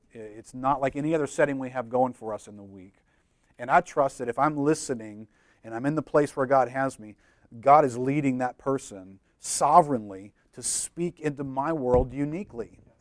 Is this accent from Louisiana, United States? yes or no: yes; New Orleans, Louisiana, United States; I'm the senior pastor of a church in New Orleans called Lakeview Christian Center. I grew up in New Orleans.